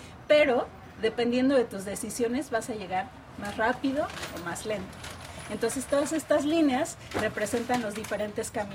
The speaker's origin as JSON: {"language": "Spanish", "region": "Oaxaca", "country": "Mexico", "said": "Sí, yo soy de aquí de Oaxaca"}